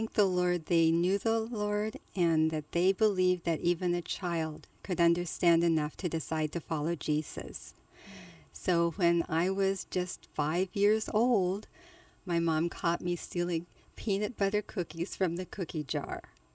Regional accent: Arlington, Virginia, United States; also born or lived in Monterey, California; I was born in Monterey, California, when my father was out at sea in World War II. When I was in the third grade, we moved to Arlington, Virginia.

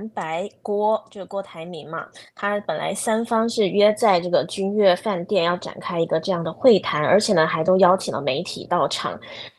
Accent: Taiwan; 那身为台湾人我也觉得是很搞笑的

